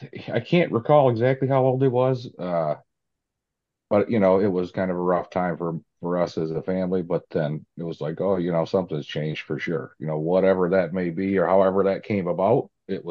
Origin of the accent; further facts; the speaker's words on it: Michigan, United States; I'm from Northern Michigan.